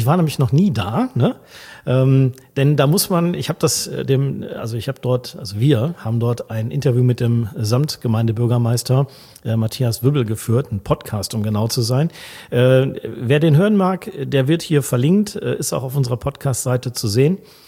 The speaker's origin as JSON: {"language": "German", "region": "North Rhine-Westphalia", "country": "Germany", "said": "Ich kannte Gronau noch so aus meiner eigenen Jugend. Ich komme ja aus der Region da."}